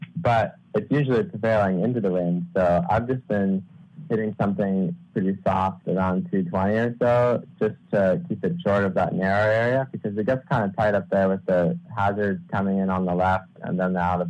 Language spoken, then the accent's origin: English; Hawaii, United States; Turtle Bay. I'm from the North Shore.